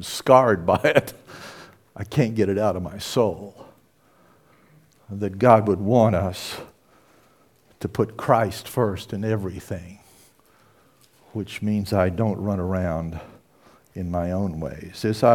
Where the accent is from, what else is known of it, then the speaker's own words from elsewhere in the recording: Oklahoma, United States; I grew up in Oklahoma, and Oklahoma State University in Stillwater is known for its wrestling teams.